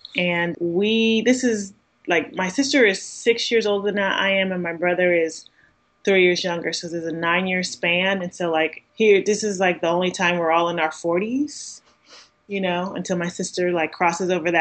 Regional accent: New York, United States; I mean, I grew up in New York in the 80s, okay?

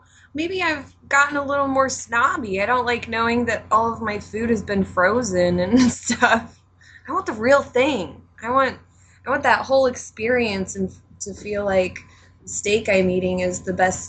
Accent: Texas, United States; born there; Oh, and I was born in Texas, so I lived there for a while, but I don't really remember living there.

